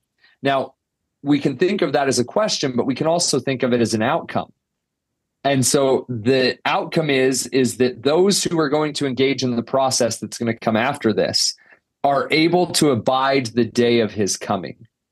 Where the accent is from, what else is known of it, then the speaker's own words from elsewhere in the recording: Idaho, United States; But President Hinckley came to our hometown, my hometown in Idaho.